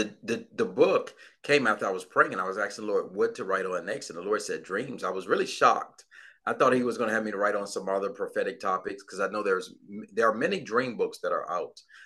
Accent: Virginia, United States; now in Atlanta, United States; So I'm from Virginia. I live in Atlanta. We've been here for about 3 years.

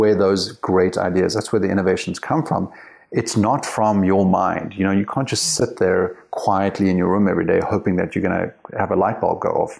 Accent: South Africa; I have a different accent, but I grew up in South Africa.

